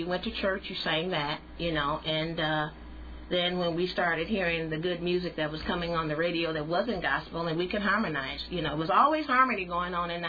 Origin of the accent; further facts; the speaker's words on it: Chicago, Illinois, United States; I was living on the south side. I grew up in Ida B. Wells. I've always been on the south side of Chicago.